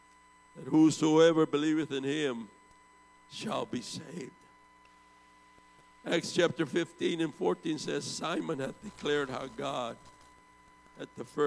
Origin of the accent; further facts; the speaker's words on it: Texas, United States; I'm an American. I was raised in America. I was born in America. I'm American. But I come from a part of Texas where it didn't matter if you were born in Texas, you're still Mexican.